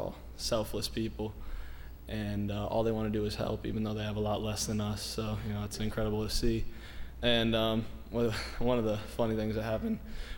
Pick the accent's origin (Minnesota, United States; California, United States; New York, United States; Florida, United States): Florida, United States; the heat, the humidity, I grew up in Central Florida, I'm used to it